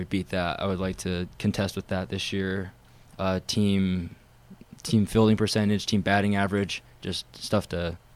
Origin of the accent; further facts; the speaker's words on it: California, United States; born there; Actually, I was born in California, so I like the Dodgers.